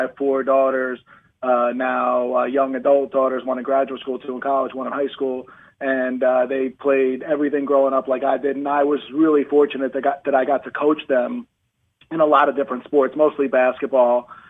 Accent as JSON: {"language": "English", "town": "Philadelphia", "region": "Pennsylvania", "country": "United States", "tie": "born or raised there", "said": "I grew up in Center City, Philadelphia."}